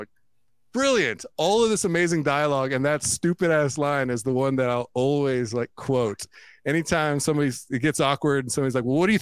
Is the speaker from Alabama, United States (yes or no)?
no; Los Angeles, California, United States; My family growing up in Southern California, LA, all that, we always had somebody who was a friend of the family that was in movies